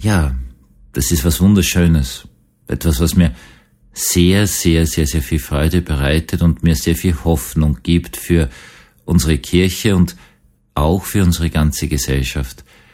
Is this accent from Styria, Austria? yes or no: no; Vienna, Austria; als Jugendlicher noch erlebt, dass einmal eine komplett betrunkene Familie in meiner Heimatgemeinde in Wien-Gumpendorf in der Kirche angefangen hat, Fangen zu spielen.